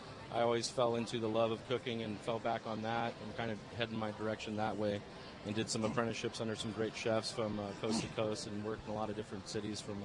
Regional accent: Tucson, Arizona, United States; Yeah, I grew up here in Tucson. My dad was in the Air Force. I was born in the Air Force base here

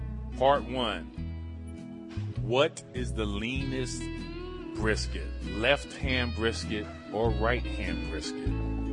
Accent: Pennsylvania, United States; Trina and I are from Southeast Pennsylvania. We met here, but we're from Southeast PA.

